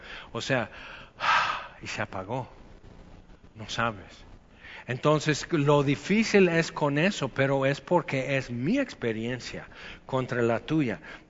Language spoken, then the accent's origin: Spanish; Veracruz, Mexico; pero te enojas mucho, es que soy jarocho, entonces nos escudamos.